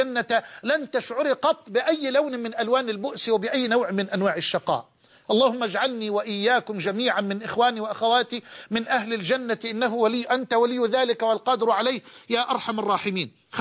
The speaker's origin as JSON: {"language": "Arabic", "country": "Egypt", "said": "عندنا في مصر بيقولوها عجلة برا اللي هي البايسكل"}